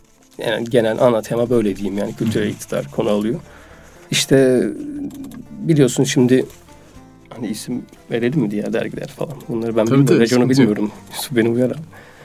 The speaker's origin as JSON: {"language": "Turkish", "region": "Bursa", "country": "Turkey", "lives_now": "Istanbul, Turkey", "said": "Bursalıyım. 10 senedir İstanbul'da yaşıyorum. Yaşım 24."}